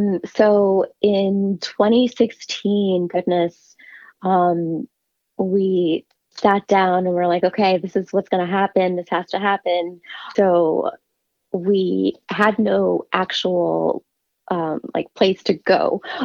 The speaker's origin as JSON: {"language": "English", "town": "Miami", "region": "Florida", "country": "United States", "tie": "born or raised there", "said": "I grew up in Miami and there are no salamanders or Sicilians there. And actually, Miami, there are only invasive frogs."}